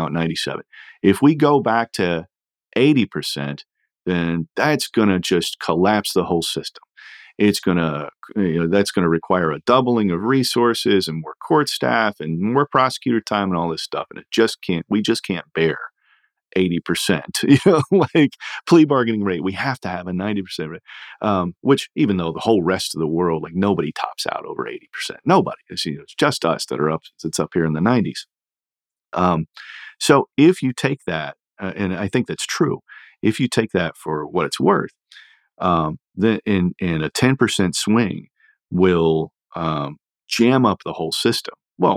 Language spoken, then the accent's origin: English; Indiana, United States; especially in states like my home state of Indiana